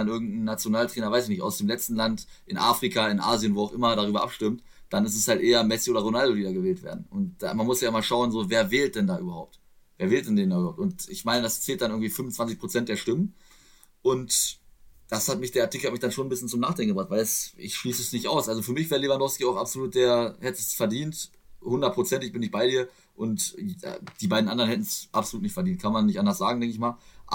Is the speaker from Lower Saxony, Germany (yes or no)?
yes; Hanover, Lower Saxony, Germany; ich als Hannoveraner, Ex-Hannoveraner